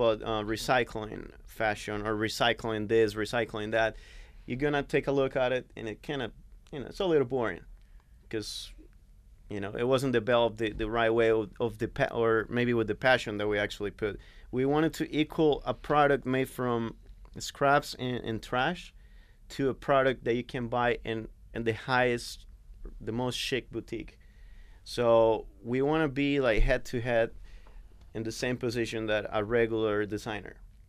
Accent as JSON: {"language": "English", "country": "Colombia", "second_language": "English", "moved": "as an adult", "said": "I'm originally from Colombia. I moved here about 9 years ago. And I didn't go back to Colombia for around 8 years after that."}